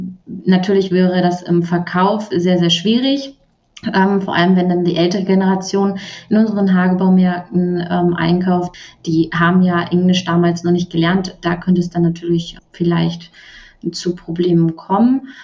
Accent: Söderburg, Germany; Also ich komme ursprünglich aus Söderburg, bin hier zur Schule gegangen, bin hier aufgewachsen

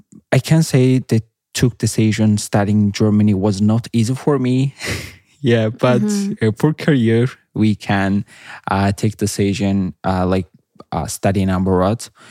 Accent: Baku, Azerbaijan; English is a second language; I'm from Azerbaijan, especially from the Baku. I did my bachelor degree in international relations at Baku State University.

